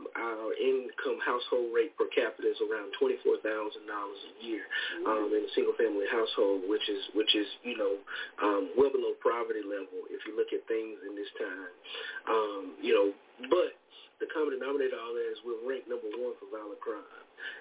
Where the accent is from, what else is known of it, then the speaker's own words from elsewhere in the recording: Dillon, South Carolina, United States; I am from Dillon, South Carolina.